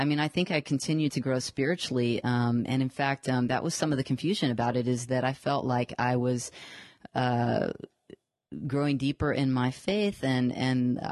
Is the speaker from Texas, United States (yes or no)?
yes; Houston, Texas, United States; born or raised there